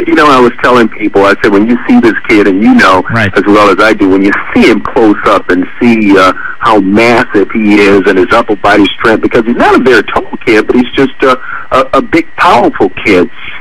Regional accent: Alabama, United States; I'm from Alabama, and, you know, I'm used to that hot weather.

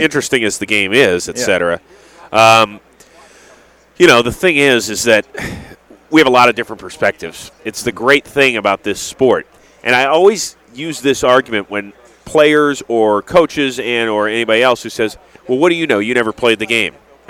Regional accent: Cleveland, Ohio, United States; I always explain to people, because they're like, where are you from? Cleveland? Oh, boy, that's tough.

